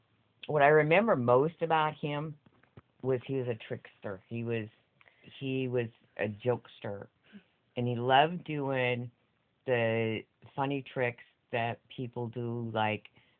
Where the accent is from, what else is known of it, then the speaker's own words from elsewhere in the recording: Washington, United States; also born or lived in Texas; And I was born in Texas, and so I saw them a lot when I was little, but because family moved up to Washington when I was like 4